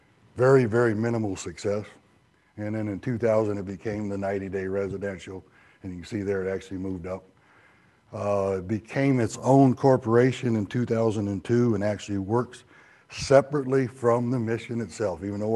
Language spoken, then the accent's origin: English; Indiana, United States; Yeah, like I said, originally from, I was born and raised in Indiana.